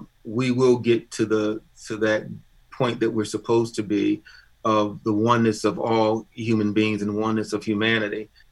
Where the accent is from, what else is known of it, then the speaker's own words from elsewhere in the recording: Ann Arbor, Michigan, United States; I grew up in Ann Arbor. I moved here when I was 8 years of age.